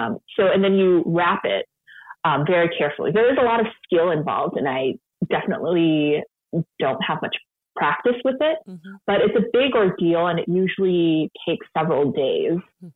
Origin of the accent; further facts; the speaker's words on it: San Francisco, California, United States; who I grew up in San Francisco, but she lived in New York